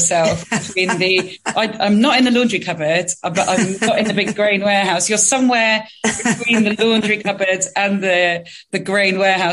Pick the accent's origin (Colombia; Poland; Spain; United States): Spain; now in Amsterdam, Netherlands; But my parents live here, so I grew up in Spain. I did move to Amsterdam once at the toss of a coin.